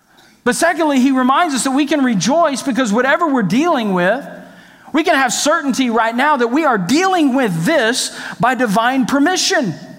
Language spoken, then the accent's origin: English; Texas, United States; When I was a little kid growing up in Texas